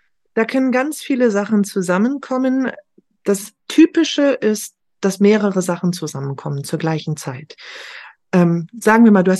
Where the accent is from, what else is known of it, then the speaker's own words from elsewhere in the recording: Hamburg, Germany; also born or lived in Dresden, Germany; Ich bin ja Hamburgerin, das habe ich noch gar nicht erzählt. Ja. Ich bin zum Studium nach Dresden gegangen